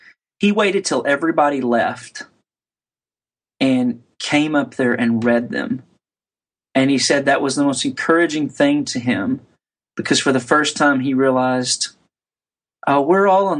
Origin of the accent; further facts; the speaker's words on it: Arkansas, United States; It helped me not to inoculate myself because I grew up in the Bible Belt.